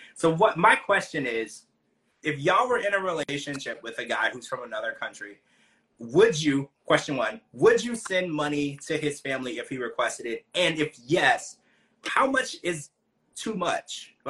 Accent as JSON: {"language": "English", "region": "Louisiana", "country": "United States", "said": "You know, I'm from Louisiana."}